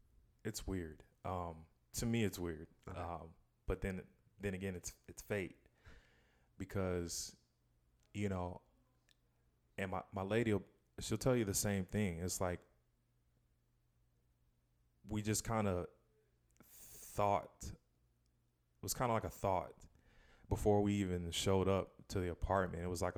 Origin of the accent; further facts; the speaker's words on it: Houston, Texas, United States; And I'm from Houston. And Houston is the number one diverse city in the country.